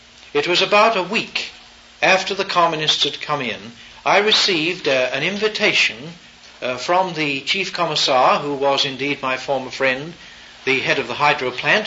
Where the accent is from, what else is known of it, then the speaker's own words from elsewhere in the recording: England, United Kingdom; for which I was very thankful as an Englishman